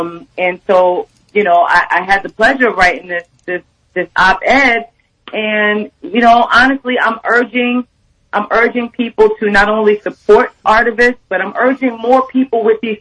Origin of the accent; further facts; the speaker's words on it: New Jersey, United States; I'm from Jersey, which is right there by New York, and I spent so much time in New York